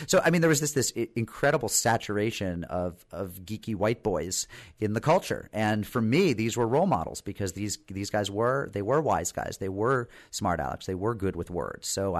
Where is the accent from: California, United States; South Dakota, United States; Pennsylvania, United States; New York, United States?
Pennsylvania, United States; Pittsburgh; the mind-blowing experiences that I was never offered growing up in Pittsburgh.